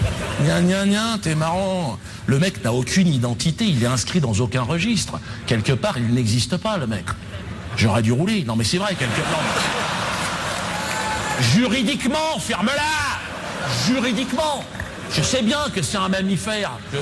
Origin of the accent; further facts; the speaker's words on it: Cameroon; moi j'y vais au Cameroun, j'y vais souvent, hein. Bon, pas par plaisir, hein. Parce que je suis originaire du Cameroun, bien sûr. J'ai le passeport camerounais.